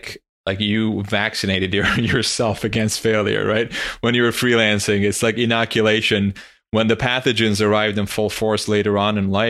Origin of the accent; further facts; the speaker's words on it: Turkey; now in United States; like in my home country of Turkey